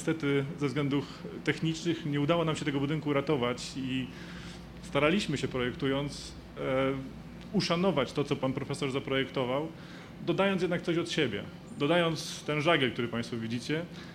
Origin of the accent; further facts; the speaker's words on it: Toruń, Kuyavian-Pomeranian Voivodeship, Poland; bo jestem również torunianinem i pewnie będę tutaj często gościł